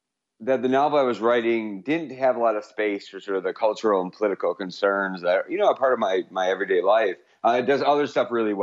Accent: Michigan, United States; moved away as an adult; now in Arizona, United States; I'm a writer from Michigan. I lived in Michigan my whole life until 2 years ago. I moved to Arizona for a teach at Arizona State University in the MFA program there.

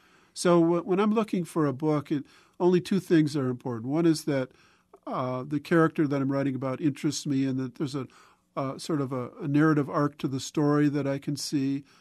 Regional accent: Madison, Wisconsin, United States; Even though I grew up in Madison with the Milwaukee Braves of Hank Aaron, I thought Clemente was the coolest thing I'd ever seen

